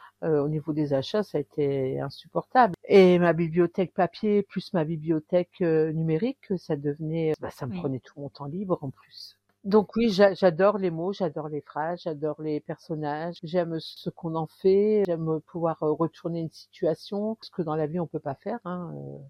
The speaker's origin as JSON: {"language": "French", "town": "Calais", "region": "Hauts-de-France", "country": "France", "tie": "born or raised there", "said": "J'habite près de Lille. Enfin, plus près de Valenciennes. Sinon, je suis native de Calais. Enfin, c'est toujours dans les Hauts-de-France."}